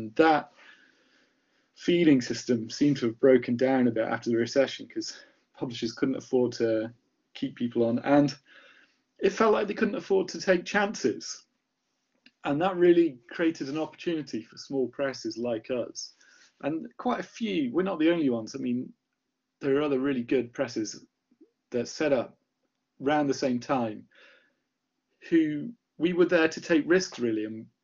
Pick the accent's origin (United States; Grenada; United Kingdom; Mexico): United Kingdom; Lancaster, North West England; in my little small record shop in Lancaster, where I grew up in the Northwest